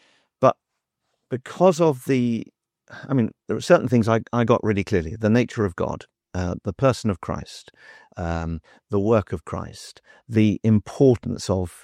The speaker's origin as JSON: {"language": "English", "town": "Leatherhead", "region": "South East England", "country": "United Kingdom", "tie": "born or raised there", "said": "So I grew up in Leatherhead in Surrey. I'm one of 8 children."}